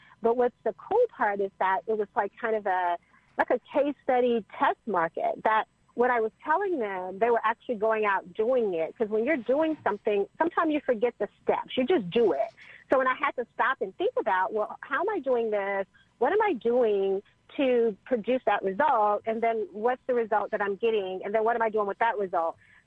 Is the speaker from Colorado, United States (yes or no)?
no; Mississippi, United States; And so I'm from Mississippi. And I kept pleading with him that, you know, Atlanta is so different than Mississippi.